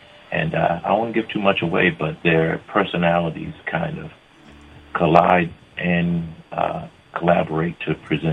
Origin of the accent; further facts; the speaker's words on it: Florida, United States; No, I'm not. I'm actually from Florida, but I'm coming into Texas where my spouse was getting her PhD.